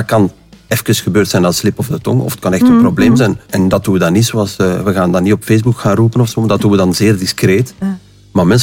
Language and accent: Dutch; Aalst, Flanders, Belgium; Ik heb een redelijk aparte manier van humor als Aalstenaar.